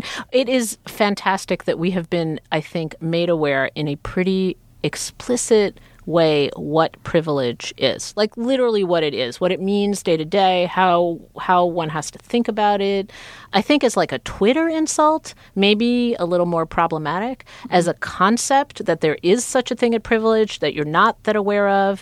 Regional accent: Sheffield, Yorkshire and the Humber, United Kingdom; I'm from Sheffield, I'm working class

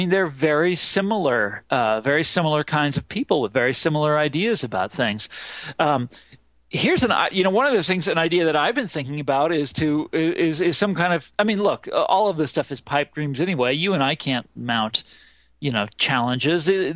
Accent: Midwest, United States; I'm from the Midwest. Wisconsin was always the sort of that was the state that you wanted to be like, that the other Midwestern states, you know, looked to as for sort of leadership.

